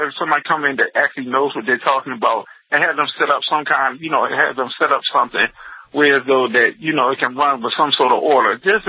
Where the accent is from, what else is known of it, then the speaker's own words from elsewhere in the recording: New York, United States; I'm from New York, and I can tell you he haven't done anything or whatever.